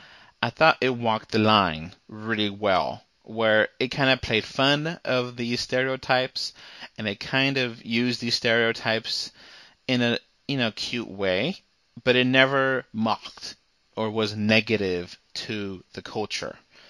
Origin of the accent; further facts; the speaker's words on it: United States; I was born in America and lived in America all my life, you know, only visiting Mexico a few times.